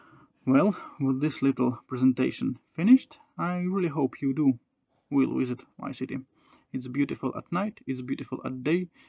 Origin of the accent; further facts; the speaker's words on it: Saint Petersburg, Russia; English is a second language; I come from St. Petersburg, Russia. Well, originally I come from Leningrad, USSR, but since it doesn't exist anymore since 1992, well, I tell everybody I come from St. Petersburg.